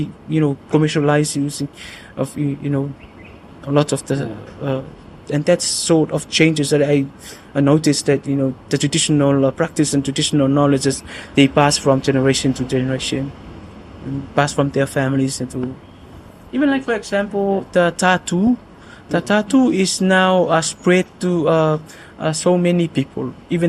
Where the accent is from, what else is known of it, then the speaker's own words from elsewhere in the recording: Alipata, Atua, Samoa; I came from Alipata, and Alipata, as I mentioned, that Atua ran from Leusoli to Falealili